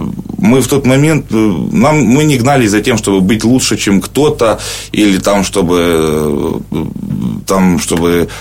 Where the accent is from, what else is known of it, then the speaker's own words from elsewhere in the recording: Yevpatoria, Crimea, Ukraine; я сам родом з Євпаторії, із Криму